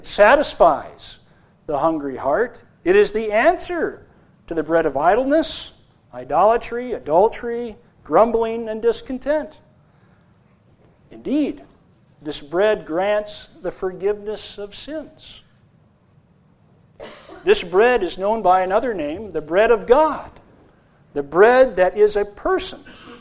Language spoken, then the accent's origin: English; Aberdeen, South Dakota, United States; Dear friends, there's a beanstalk in my hometown of Aberdeen, South Dakota.